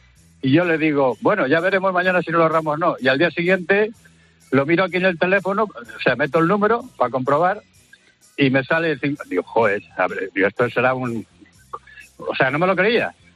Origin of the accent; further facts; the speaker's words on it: Asturias, Spain; now in Torrejón de la Calzada, Spain; Soy asturiano, pero vivo aquí en Torrejón de la Calzada.